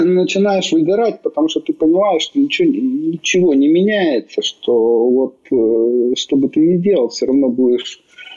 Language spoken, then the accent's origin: Russian; Sverdlovsk Oblast, Russia; тем более сам родом со Свердловской области.